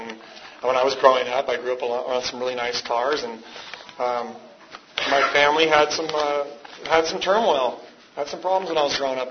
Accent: San Diego, California, United States; I was born in San Diego, greatest place on earth. You know, where else better for an alcoholic or someone who abuses drugs than to grow up 15 minutes from Mexico?

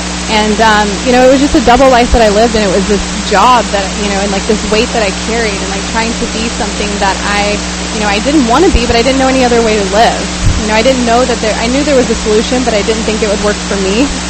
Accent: South Carolina, United States; now in San Diego, United States; And I got sober, and I'm from South Carolina, and I got sober back on the East Coast

